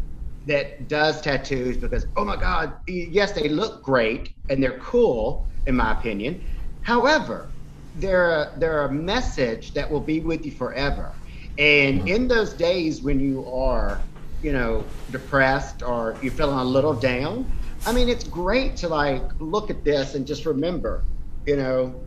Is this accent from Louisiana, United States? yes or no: yes; Lake Charles, Louisiana, United States; Growing up in Lake Charles, I asked the question, what's the name of that lake?